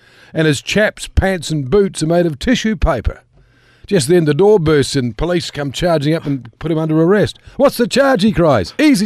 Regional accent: South Island, New Zealand; I originally came from New Zealand, so I did all my skiing not far from where I was brought up in the South Island.

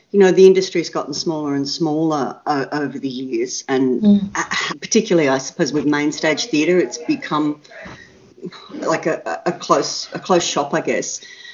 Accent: Caloundra, Queensland, Australia; I grew up in Caloundra on the Sunshine Coast, so I actually wasn't aware of much of that stuff for quite a long time.

